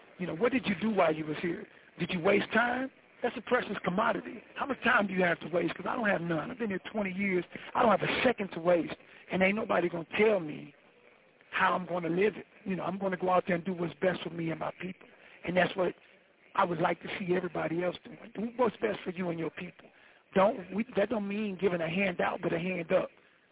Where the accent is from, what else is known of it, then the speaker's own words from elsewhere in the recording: Gary, Indiana, United States; shout out to the South Side of Shy. I'm from Gary, Indiana, brother, so you already know what it is.